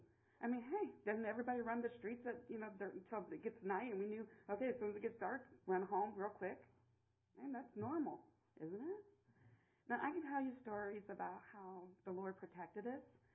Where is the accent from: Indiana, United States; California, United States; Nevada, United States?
Indiana, United States; Terre Haute; I was raised and born in Terre Haute, Indiana, with a single mother.